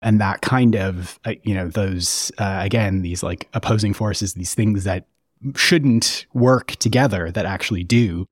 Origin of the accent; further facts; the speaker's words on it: St. Paul, Minnesota, United States; I grew up in St. Paul, Minnesota, and it's about an hour away from there.